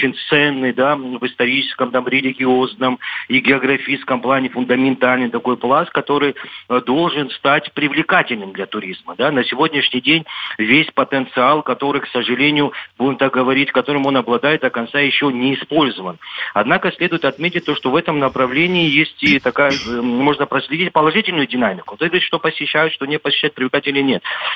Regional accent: Bedia, Abkhazia, Georgia; also born or lived in Sukhumi; я хоть и сухумчанин, но сам родом из Восточной Абхазии, вы это знаете, одно из горных абхазских сел Хварчалского района, да, это село Бедия

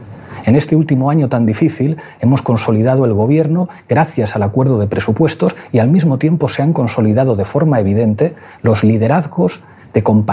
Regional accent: Community of Madrid, Spain; a todos los que somos madrileños y de izquierdas

